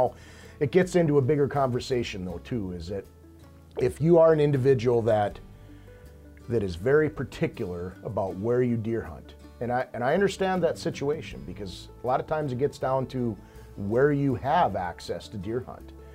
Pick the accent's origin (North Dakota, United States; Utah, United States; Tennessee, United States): North Dakota, United States; born and raised in North Dakota